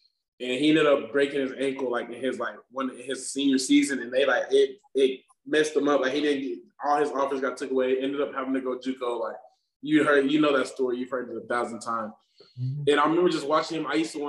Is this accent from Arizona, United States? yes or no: no; Oklahoma City, Oklahoma, United States; also born or lived in Chickasha, Oklahoma / Wichita, Kansas; So, yeah, I was born in Chickasha, Oklahoma. It's a small town, like 30 minutes from Oklahoma City. I was born there. I moved to Wichita, Kansas, like around fourth grade. Then I moved back to Oklahoma City